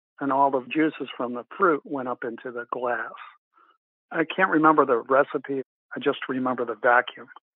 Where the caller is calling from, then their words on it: Burlington, Vermont, United States; Burlington, Vermont.